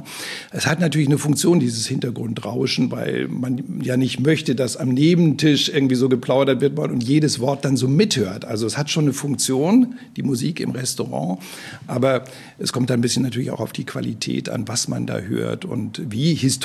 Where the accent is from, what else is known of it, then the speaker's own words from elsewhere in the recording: Swabia, Germany; Also ich bin in Schwaben groß geworden.